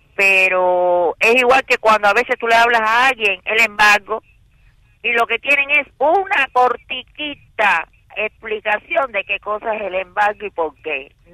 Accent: Cuba

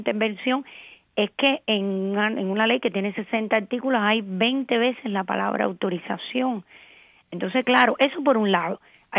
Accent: Cuba; moved away as an adult; now in Spain; yo soy licenciada por la Universidad de La Habana y solo tengo un doctorado que es en la Universidad de Valencia, porque me fui de Cuba antes de hacer doctorado en Cuba, a pesar de que lo había empezado ahí.

